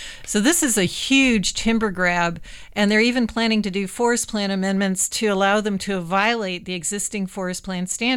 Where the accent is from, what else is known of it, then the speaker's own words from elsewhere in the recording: Nevada, United States; also born or lived in Oregon; I was born in Oregon, but I grew up in Nevada.